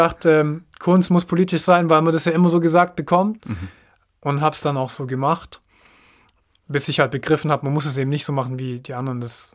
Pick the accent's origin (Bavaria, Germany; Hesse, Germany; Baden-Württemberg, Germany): Baden-Württemberg, Germany; Ich komme aus dem Landkreis Esslingen und habe da auch mein Abitur gemacht.